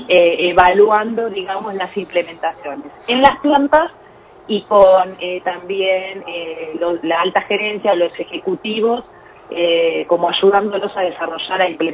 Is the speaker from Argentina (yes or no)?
yes; Lobos, Buenos Aires Province, Argentina; No, de Lobos. Soy de Lobos, o sea, sí, me crié en la ciudad de Lobos y, bueno, mis abuelos tenían campo, que ahora lo tiene mi mamá